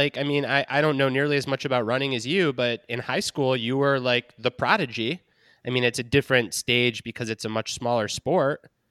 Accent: Detroit, Michigan, United States; So I grew up in Detroit, and I was a diehard Pistons fan.

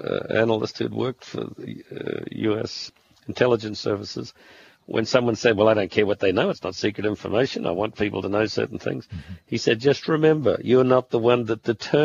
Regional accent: Australia; one of Snowden's revelations caught me as an Australian

